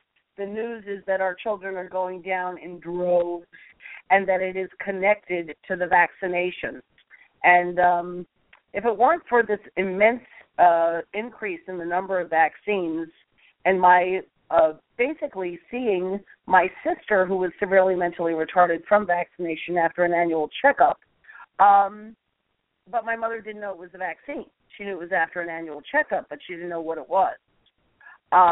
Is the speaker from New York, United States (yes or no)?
yes; New York, United States; The New York Post, the New York Daily News, I speak for, as a New Yorker in my local places, right?